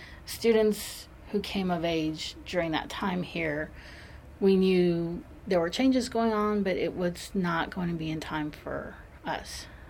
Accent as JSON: {"language": "English", "town": "Corpus Christi", "region": "Texas", "country": "United States", "tie": "born or raised there", "said": "So I am from Corpus Christi. This is my hometown."}